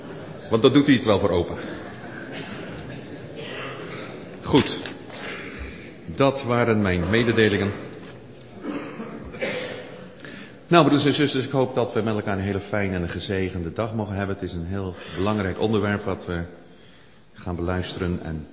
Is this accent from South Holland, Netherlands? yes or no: yes; Middelharnis, South Holland, Netherlands; born there; dominee Procé uit Middelharnis, mijn geboorteplaats.